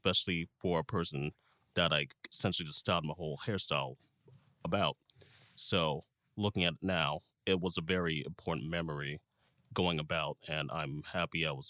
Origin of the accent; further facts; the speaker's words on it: St. Charles, United States; spending time with my mom when I grew up in St. Charles throughout out my days from elementary school to fifth grade.